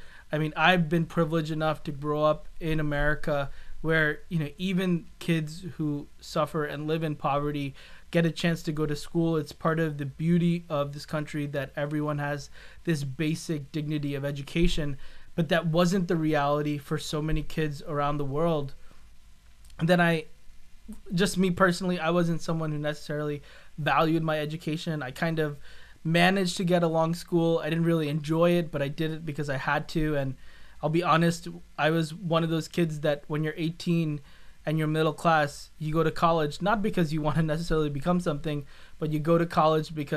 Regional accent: New York, United States; I grew up … I grew up in New York. I was part of a pretty traditional Catholic family.

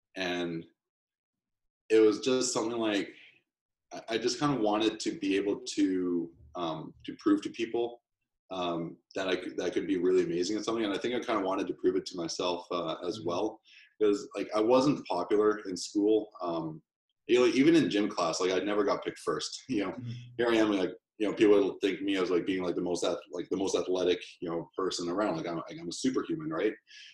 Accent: Canada; growing up in Canada, we never see swimmers on TV.

